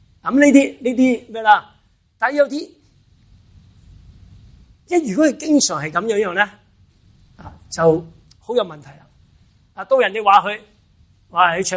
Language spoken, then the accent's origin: Cantonese; China; 我中国人咧有种即系好讲谦卑啊！我中国人特别强调谦卑啊